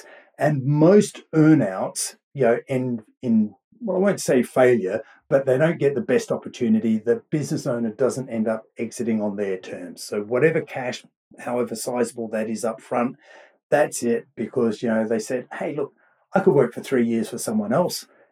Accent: Australia; accent: mild Australian; now in United Kingdom; I'm actually an Aussie, born and bred, spent most of my life there, but I've been living in the UK for the last nearly 20 years. So, it's a pretty mild Aussie accent

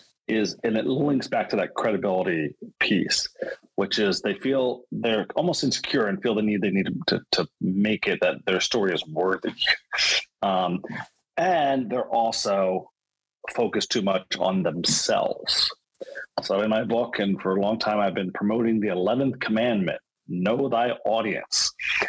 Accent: Philadelphia, Pennsylvania, United States; I think it was a different cities because I'm from Philly.

